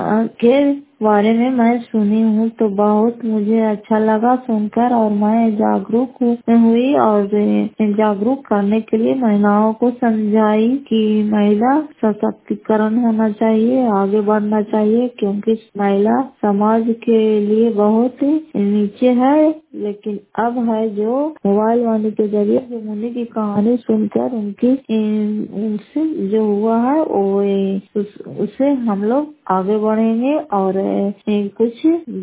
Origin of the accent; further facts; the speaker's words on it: Fatehpur, Bihar, India; घर फतेहपुर पंचायत मकरौता जिला नालंदा करायपसराय प्रखंड की निवासी हूँ